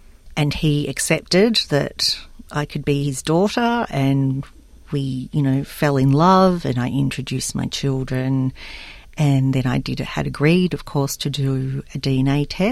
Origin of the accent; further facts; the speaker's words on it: Newcastle, New South Wales, Australia; I grew up in Newcastle, a very Anglo-oriented city in New South Wales, north of Sydney